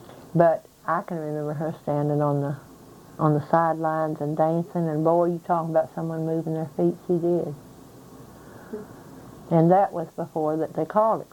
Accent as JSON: {"language": "English", "town": "Rosine", "region": "Kentucky", "country": "United States", "tie": "born or raised there", "said": "My birth certificate says I was born in Rosine, Kentucky. I went to school there for 8 years."}